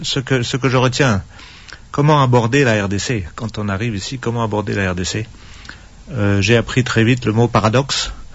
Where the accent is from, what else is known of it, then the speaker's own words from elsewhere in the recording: France; Je suis français, mais je voulais toujours travailler comme agronome à l'étranger.